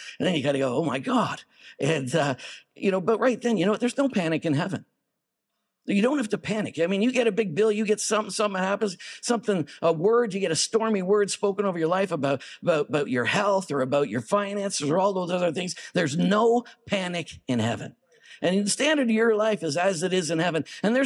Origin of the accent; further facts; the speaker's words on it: Montreal, Quebec, Canada; The church I grew up in Montreal, we were a very, very multicultural church.